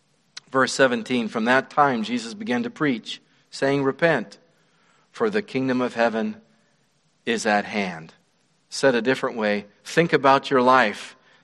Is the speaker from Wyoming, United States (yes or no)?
yes; Wyoming, United States; Where I was raised in Wyoming, there were people living on the north side of Snow King, right in town